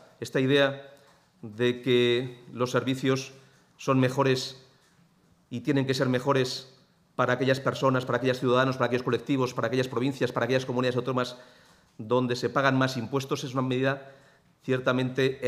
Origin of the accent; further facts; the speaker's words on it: Castile and León, Spain; nos afecta como ciudadanos de Castilla y León y nos perjudica como ciudadanos de esta comunidad autónoma, y creo que nos perjudica como españoles.